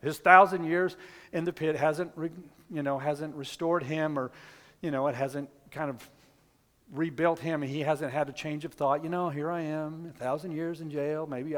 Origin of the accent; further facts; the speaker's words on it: Albuquerque, New Mexico, United States; You know, I was raised around mountains. I was raised in Albuquerque. We went skiing all the time.